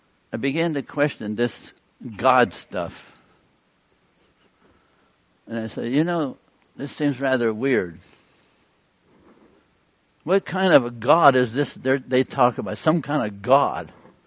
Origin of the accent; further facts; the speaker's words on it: Pennsylvania, United States; Of when I was young, I grew up in Pennsylvania, up in the Appalachian. I would describe myself as a hillbilly.